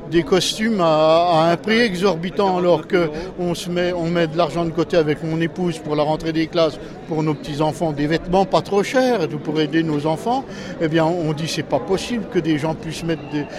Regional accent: Bourgogne-Franche-Comté, France; Personnellement, on vient de Bourgogne et mes petits-enfants sont de Paris.

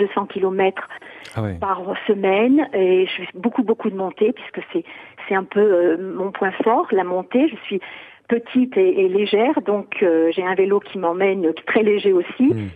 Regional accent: Pau, Nouvelle-Aquitaine, France; je suis de Pau, je suis paloise.

